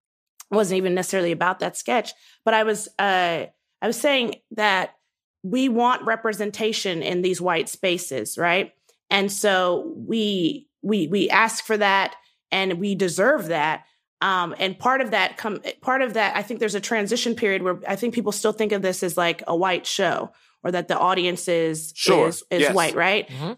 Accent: Nigeria; I'm a Black woman who is proud to be Black. I'm a Nigerian woman who is proud to be Nigerian.

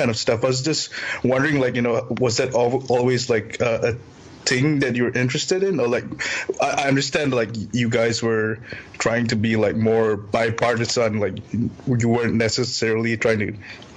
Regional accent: Malaysia; now in Shanghai, China; Malaysia.

